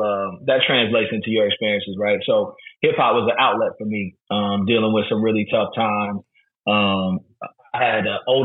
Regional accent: Durham, North Carolina, United States; I was the first of their children to be born back in his hometown of Durham. So, yeah, I mean, you know, growing up in Durham is interesting, man.

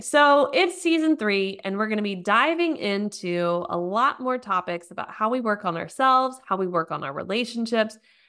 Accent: United States; now in Germany; I'm an American living in Germany, mom of three, and married to a fellow entrepreneur.

